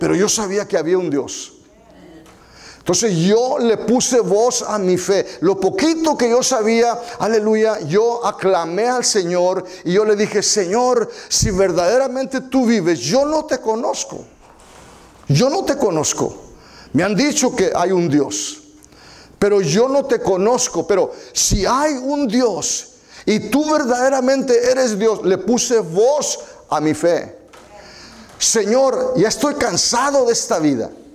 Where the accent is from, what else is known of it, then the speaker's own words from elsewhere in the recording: Texas, United States; now in California, United States; estamos aquí en California, yo vengo de Texas, estamos aquí en California